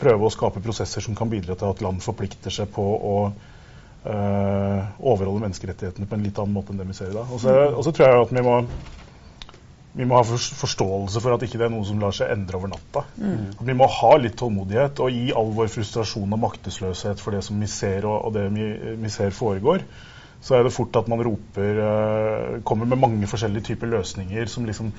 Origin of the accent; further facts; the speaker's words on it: Southern Norway, Norway; der jeg kommer fra på Sørlandet satt opp buss, og vi reiste midt på natta